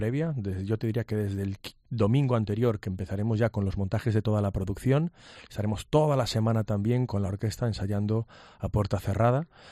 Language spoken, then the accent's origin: Spanish; Galicia, Spain; me siento muy afortunado como guitarrista, como músico gallego, como músico de esta ciudad